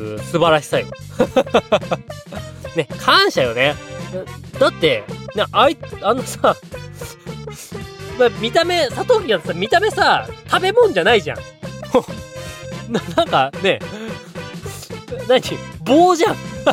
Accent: Hokkaido, Japan; 私は北海道出身だからね

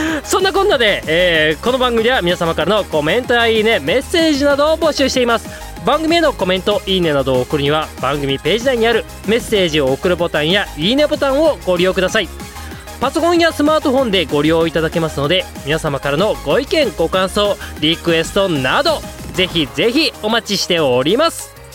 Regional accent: Hokkaido, Japan; 私が生まれ育ったのが北海道っていうことで

